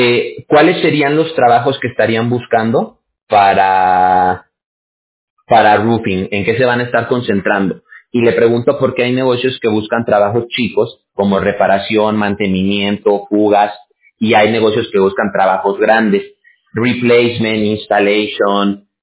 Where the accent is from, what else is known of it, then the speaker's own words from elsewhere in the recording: Mexico; mire, yo soy de México.